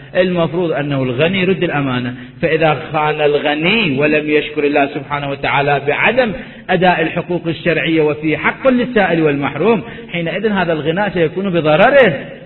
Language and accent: Arabic; Iraq; moved away; لما طلعنا من العراق، طلعنا وإحنا وهدوبنا فقط، كلتنا الآن اللي طالعين العراق طلعنا عندما طلعنا قبل 30 سنة